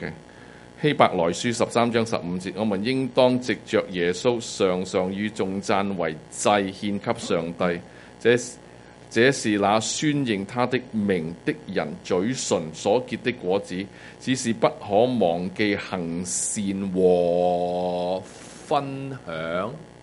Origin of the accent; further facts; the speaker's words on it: Hong Kong; 都好似唔系我哋香港人一啲好嘅文化